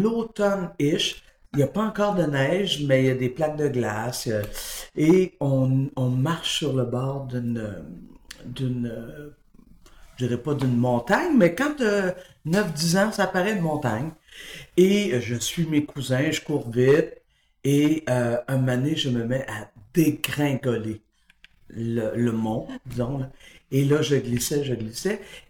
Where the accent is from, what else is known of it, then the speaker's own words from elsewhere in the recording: Windsor, Quebec, Canada; born there; Moi, je suis née dans le canton de l'Est. Je suis née en Estrie, à Windsor, un petit village qui, à l'époque, s'appelait Windsor Mills, parce que c'était un village anglophone, beaucoup.